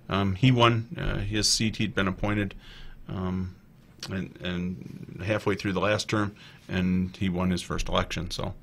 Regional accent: Wauwatosa, Wisconsin, United States; And then in my hometown is Wauwatosa

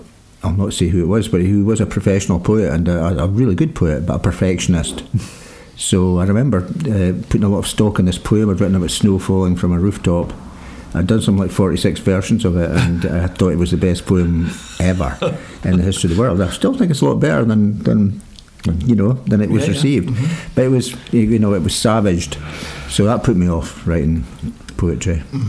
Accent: Dumfries, Scotland, United Kingdom; I grew up in Dumfries.

